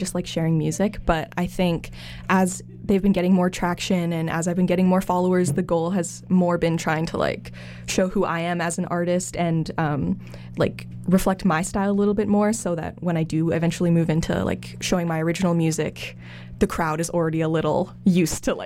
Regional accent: Coquitlam, British Columbia, Canada; I am a musician from Coquitlam. I also go to SFU. I'm an English major.

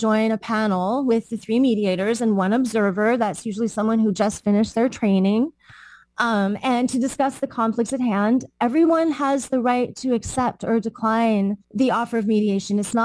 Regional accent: San Francisco, California, United States; I was raised in San Francisco. I was a professional dancer and theater artist.

